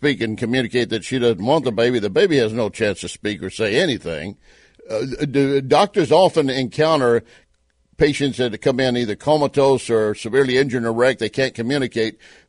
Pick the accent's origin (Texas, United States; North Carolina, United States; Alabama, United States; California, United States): Texas, United States; When I grew up in Texas, you know, it took, you could just put a shingle on your door